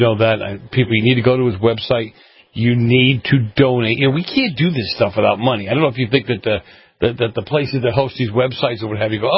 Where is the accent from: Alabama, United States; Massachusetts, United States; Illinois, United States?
Massachusetts, United States; Boston; now in California, United States; Okay, I'm from Boston. I'm an old-time real beef bologna lover, okay?